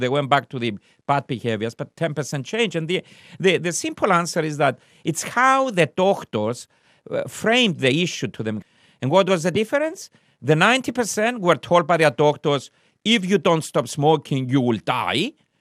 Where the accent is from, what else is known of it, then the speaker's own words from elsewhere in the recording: Cyprus; I come from Cyprus, my father is 85 years old.